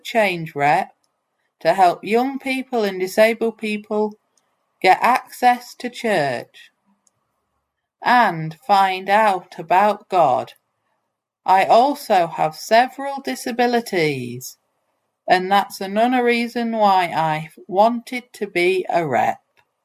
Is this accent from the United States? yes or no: no; York, Yorkshire and the Humber, United Kingdom; I am from York.